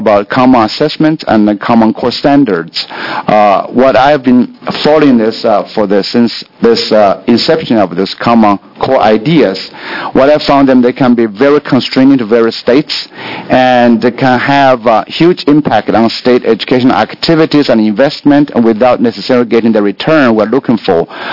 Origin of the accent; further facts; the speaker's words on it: China; I grew up in China.